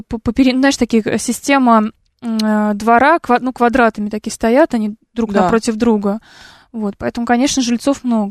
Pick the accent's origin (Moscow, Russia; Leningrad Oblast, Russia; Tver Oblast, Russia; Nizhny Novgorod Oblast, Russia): Leningrad Oblast, Russia; Siverskaya; Не в Питере, а под Питером, в Ленобласти, да, в районе Сиверской. Это вот недалеко от Луги, ну, по направлению к Луге.